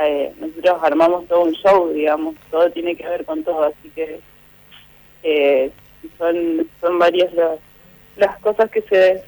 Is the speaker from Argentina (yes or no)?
yes; Villaguay, Entre Ríos, Argentina; Yo soy de Villahuay y me vine acá a estudiar hace unos 8 años.